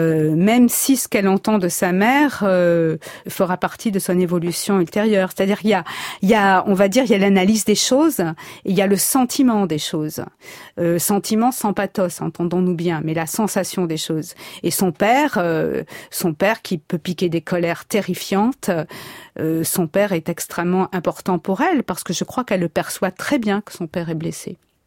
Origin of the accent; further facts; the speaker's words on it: Marseille, Provence-Alpes-Côte d'Azur, France; Mon père, donc, était pied noir. J'ai grandi à Marseille.